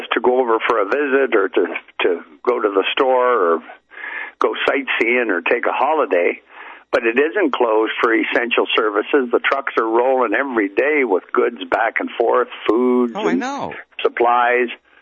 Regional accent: Canada; as an outsider, you know, I'm a Canadian.

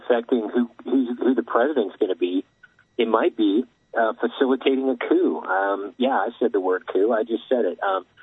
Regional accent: Washington, United States; I grew up in Washington State, very pristine.

